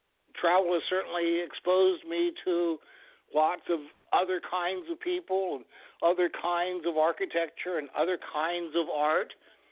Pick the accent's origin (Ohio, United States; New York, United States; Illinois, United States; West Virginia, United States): Ohio, United States; Germantown; also born or lived in Farmersville; Well, I hail from Germantown, Ohio. That's a small town near Dayton. And when I was in sixth grade in school, I moved to an even smaller town 4 miles away. It's called Farmersville, a very descriptive name for the community.